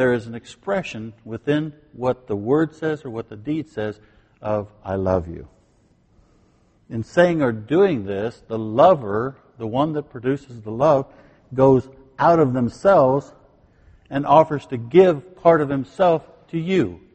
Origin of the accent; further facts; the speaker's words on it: Kansas, United States; Well, I'm from Kansas, and one of the great lessons that I got in college was how to ballroom dance.